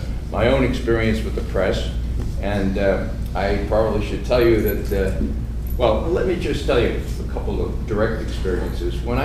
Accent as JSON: {"language": "English", "region": "New York", "country": "United States", "lives_now": "Virginia, United States", "said": "Well, 50 years in Virginia, that's okay. I mean, really, I'm a New Yorker, okay? Perhaps you could tell by my speech. But, you know, I'm really proud, genuinely proud to be a Virginian, okay?"}